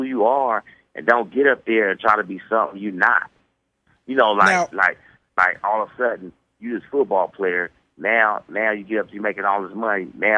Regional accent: Oakland, California, United States; because I am from Oakland. I grew up back, you know, when you stood up and fight for what you want, man.

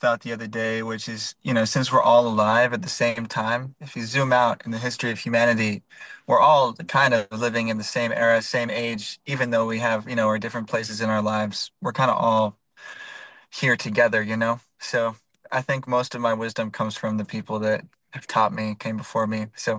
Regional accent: Colorado, United States; I was raised in Colorado, landlocked.

